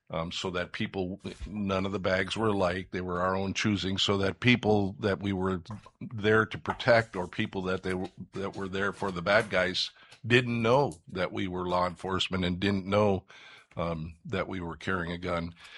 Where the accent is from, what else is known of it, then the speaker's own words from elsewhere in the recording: Minnesota, United States; as we're seeing in my home state as well of Minnesota